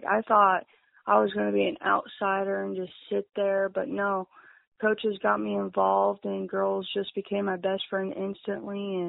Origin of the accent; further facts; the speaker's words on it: Iowa, United States; Yeah, I actually just started playing again my freshman year for Indianola because I'm actually from Southeast Warren.